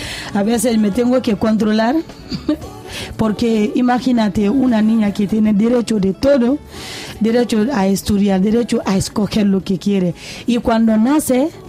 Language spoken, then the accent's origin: Spanish; Guinea; Ahora mismo en mi país, Guinea, nuestro presidente ha hecho una cosa.